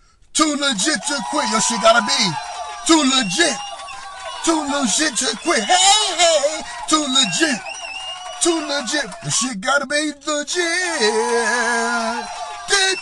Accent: Los Angeles, California, United States; my brothers, I'm from Los Angeles, right?

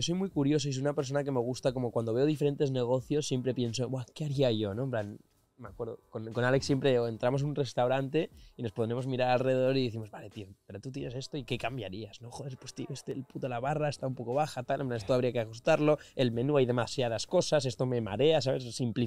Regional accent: Bali, Indonesia; yo crecí en Bali, no sé si te lo he dicho

